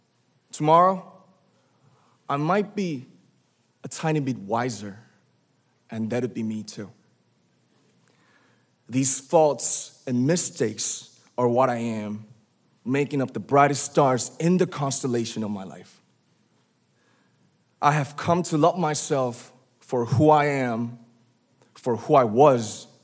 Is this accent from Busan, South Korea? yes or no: no; Ilsan, Gyeonggi Province, South Korea; English is a second language; I was born in Ilsan, a city near Seoul, South Korea. It is a really beautiful place with a lake, hills, and even an annual flower festival. I spent a very happy childhood there